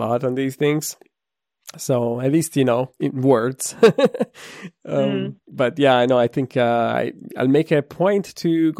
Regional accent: Lombardy, Italy; English is a second language; I grew up in Lombardy

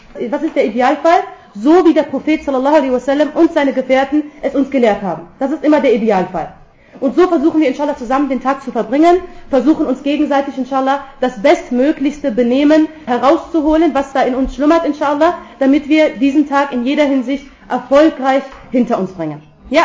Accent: Germany; Also ich komme ursprünglich aus Pakistan, bin aber in Deutschland geboren und aufgewachsen, habe hier Abi gemacht

